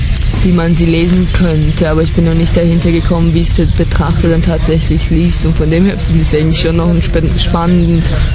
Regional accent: Germany; Ich bin in Deutschland aufgewachsen.

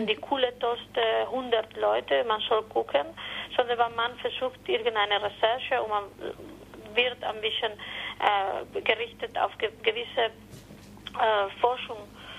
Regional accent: Barcelona, Catalonia, Spain; German is a second language; weil ich komme selber aus Barcelona und ich kenne mich sehr gut.

